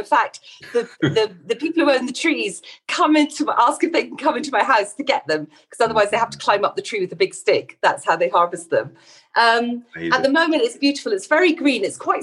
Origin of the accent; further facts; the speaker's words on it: Edinburgh, Scotland, United Kingdom; now in Morocco; I'm actually from Scotland, I'm from Edinburgh, but I came to Morocco in 2014